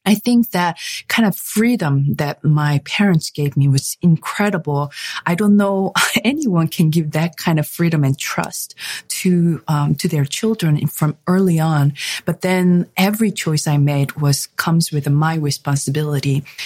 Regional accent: South Korea; English is a second language; my both parents worked, which I grew up in Korea.

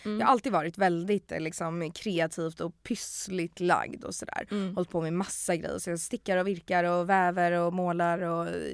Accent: Stockholm, Stockholm County, Sweden; Jag är här från Stockholm

